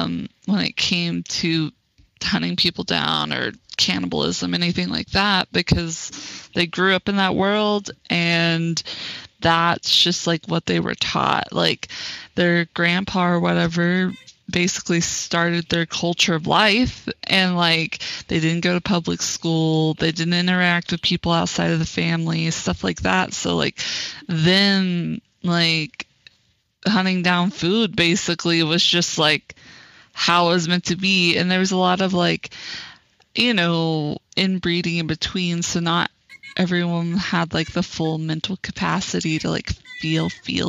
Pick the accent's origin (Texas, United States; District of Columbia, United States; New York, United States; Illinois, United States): Texas, United States; I grew up in Texas, and for those of you that don't know